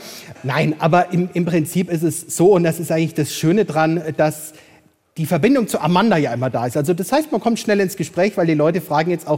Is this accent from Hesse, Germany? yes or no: no; Würzburg, Bavaria, Germany; ich komme ja aus Würzburg.